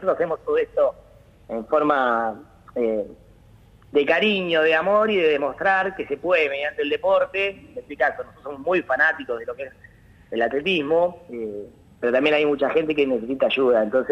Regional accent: La Plata, Buenos Aires Province, Argentina; Mirá, yo soy de la Ciudad de La Plata, jugaba al fútbol acá.

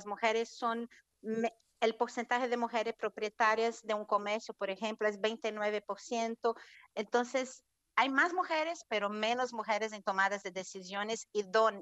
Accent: Brazil; now in Argentina; No, estoy en Argentina, pero soy brasileña.

